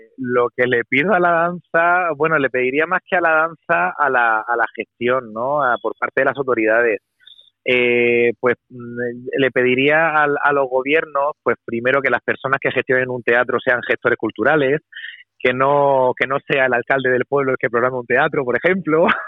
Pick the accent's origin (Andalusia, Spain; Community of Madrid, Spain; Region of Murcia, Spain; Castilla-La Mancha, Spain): Region of Murcia, Spain; en mi tierra, en la región de Murcia, pues es muy complejo, la verdad.